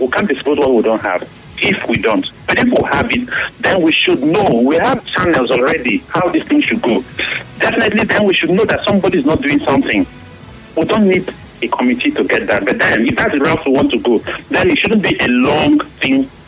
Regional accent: Nigeria; As a Nigerian, we should now start thinking outside the box

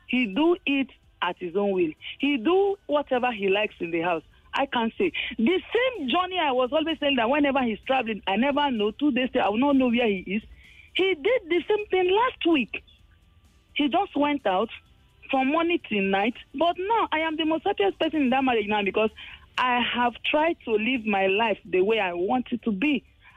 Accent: Benue, Nigeria; My husband is from Anambra State, and I am from Benue State.

